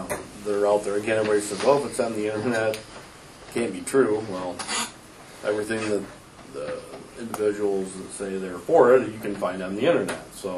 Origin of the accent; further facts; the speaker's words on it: Grand Rapids, Michigan, United States; I grew up in Grand Rapids.